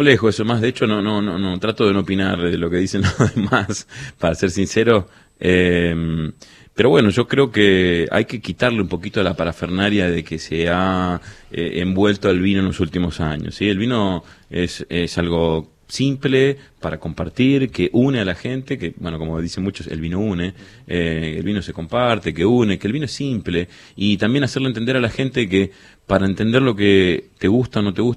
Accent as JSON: {"language": "Spanish", "region": "Buenos Aires", "country": "Argentina", "tie": "born there", "said": "Nací en Parque Patricio, en la maternidad Sardá."}